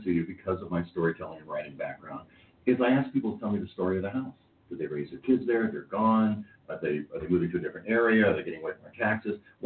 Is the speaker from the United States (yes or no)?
yes; San Diego, California, United States; But I'm a Californian. I live in Silicon Valley. I've worked in Hollywood. I grew up in San Diego, and now I'm in Orange County